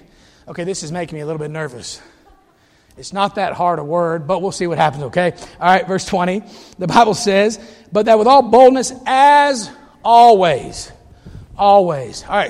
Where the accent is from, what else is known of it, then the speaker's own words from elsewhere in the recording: United States; By the way, I'm always an American. It doesn't matter what country I'm in. I have a passport that proves that I am an American, and thank God I'm an American citizen.